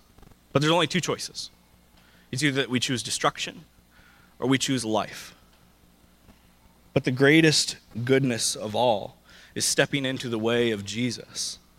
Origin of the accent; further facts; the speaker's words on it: Arkansas, United States; By the way, I'm a pastor, and I'm from Arkansas.